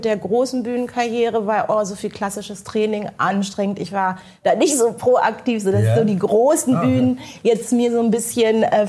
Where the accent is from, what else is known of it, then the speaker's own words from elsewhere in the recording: Hannover, Lower Saxony, Germany; born there; meine Geburtsstadt, ja.